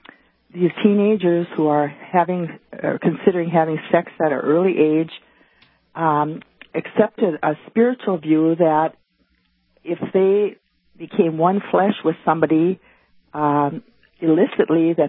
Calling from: Virginia, Minnesota, United States; From Virginia, Minnesota.

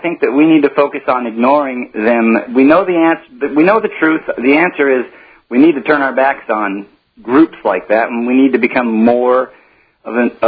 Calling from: Eugene, Oregon, United States; No, we've been listening to you for a while, and we're from Eugene.

